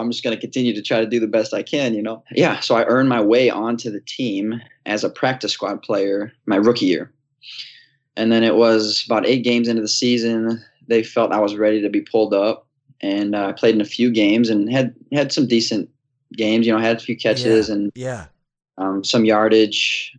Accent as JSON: {"language": "English", "town": "Aurora", "region": "Illinois", "country": "United States", "tie": "born or raised there", "said": "Yeah, I am originally from Aurora, Illinois. Did most of my growing up in that area."}